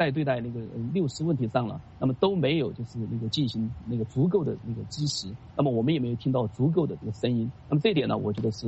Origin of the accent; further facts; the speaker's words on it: China; 应该说比我们中国人呢更全面